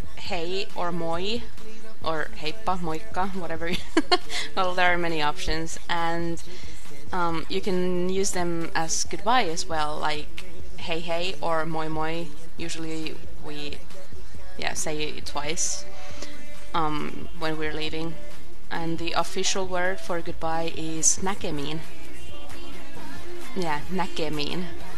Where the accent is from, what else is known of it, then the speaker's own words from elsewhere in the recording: Finland; Kippis, like we say in Finland. Yeah, I'm from Finland, in Europe. It's a Nordic country between Sweden and Russia.